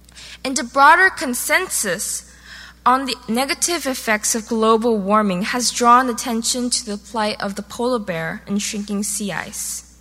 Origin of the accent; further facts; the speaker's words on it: Seoul, South Korea; and I'm from Seoul, South Korea. It took 14 hours to get here.